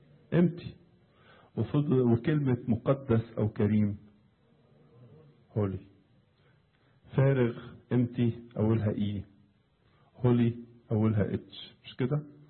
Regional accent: Egypt; لما تزور البلاد اللي فيها تراث قديم، حتى عندنا في مصر مثلا

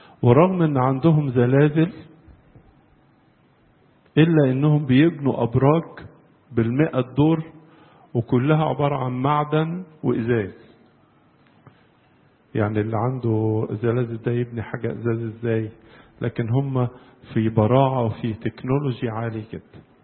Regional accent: Egypt; بس هذه السيدة تعلمت في جامعة القاهرة عندنا في مصر هنا

